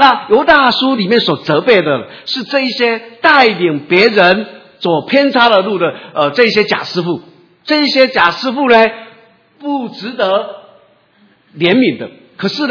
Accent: China; 就好像我们中国人，我们信了主之后，我们还是有我们中国人的过生活的方法。

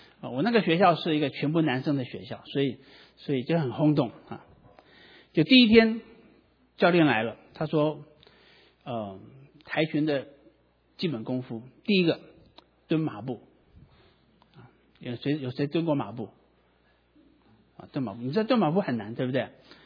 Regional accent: Taiwan; 我就记得以前我在台湾，我是台湾的这个国中第一届哈

